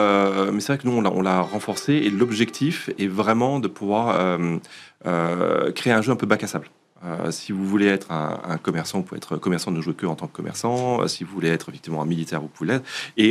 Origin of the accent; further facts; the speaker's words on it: France; nous, en tant que Français